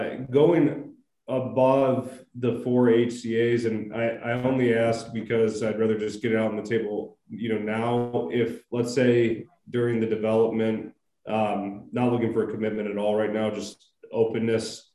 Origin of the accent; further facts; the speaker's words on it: Lathrop Village, Michigan, United States; I grew up in Lathrop Village, so very familiar.